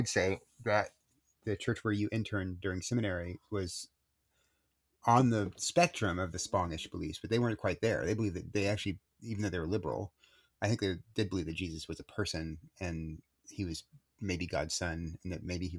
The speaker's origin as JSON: {"language": "English", "town": "Corpus Christi", "region": "Texas", "country": "United States", "tie": "born or raised there", "said": "We had good leadership in that in the church where I grew up in Corpus Christi"}